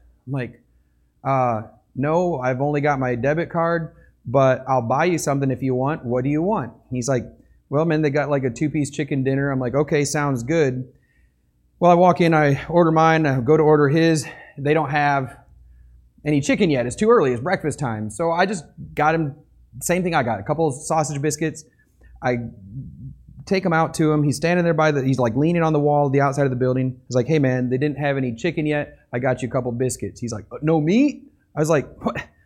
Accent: Michigan, United States; moved away as an adult; also born or lived in Tennessee; I grew up in Michigan when I was about 20-something years old, young 20s. I don't even remember anymore. I moved to Tennessee.

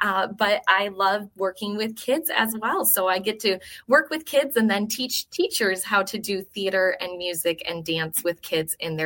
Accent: Muskegon, Michigan, United States; Well, I was born and raised here in Muskegon and very proud of it.

